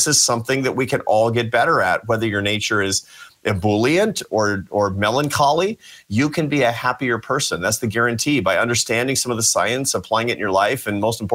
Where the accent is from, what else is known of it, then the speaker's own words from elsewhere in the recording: Seattle, Washington, United States; I grew up in a gloomy place. I grew up in Seattle, Washington, which is known for its gloomy weather.